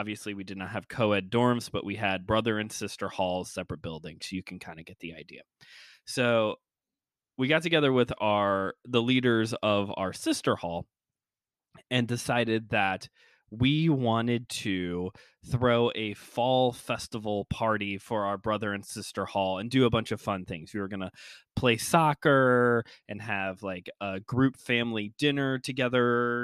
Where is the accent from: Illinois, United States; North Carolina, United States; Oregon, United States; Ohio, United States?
Illinois, United States; Chicago; partially because I'm from Chicagoland, so it's kind of a requirement to give